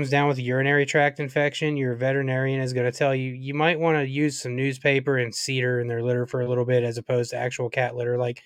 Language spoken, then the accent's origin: English; the South, United States; dude, I'm born and raised in the South.